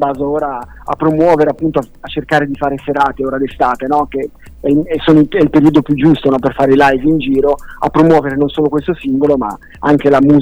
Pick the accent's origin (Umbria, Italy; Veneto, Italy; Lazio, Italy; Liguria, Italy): Liguria, Italy; Genoa; born there; io sono nata a Genova, sì, però le mie origini sono siciliane, sono di Palermo